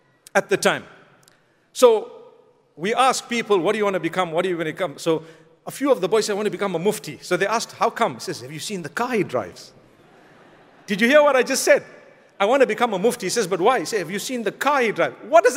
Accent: Zimbabwe; I decided to order one because I come from Zimbabwe.

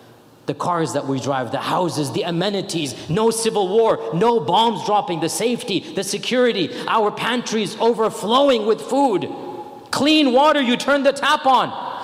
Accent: United States; born there; I thank Allah I was born in America.

